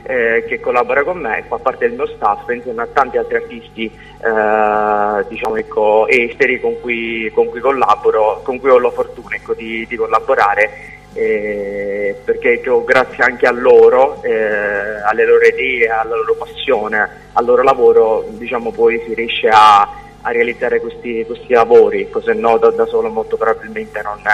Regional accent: Sicily, Italy; now in Genoa, Italy; Allora, io sono siciliano, abito a Genova

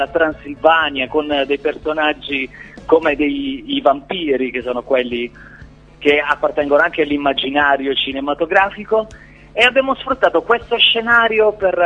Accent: Terlizzi, Apulia, Italy; la nostra band è nata 15 anni fa in un paese che si chiama Terlizzi, in provincia di Bari, quindi siamo pugliesi.

